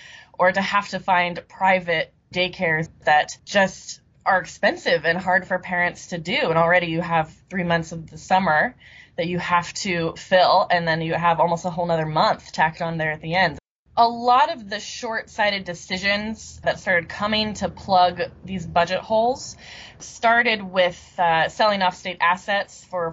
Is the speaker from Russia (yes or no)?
no; Kansas, United States; it's painful to think that Kansas, my home state, has spent these last 5 years or so as this laboratory for supply-side tax policy